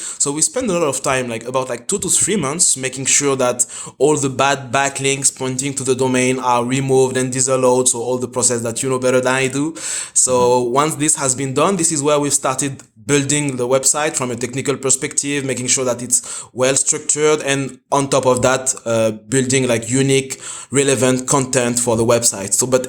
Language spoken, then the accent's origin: English; Paris, Île-de-France, France; now in Dubai, United Arab Emirates; I've been working at RBBI for the last 3 years. I'm originally from Paris